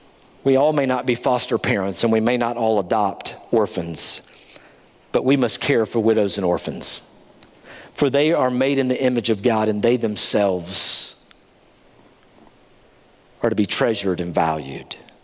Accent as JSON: {"language": "English", "region": "Tennessee", "country": "United States", "tie": "born or raised there", "said": "Something like I'd never seen before, and hey, I grew up in East Tennessee."}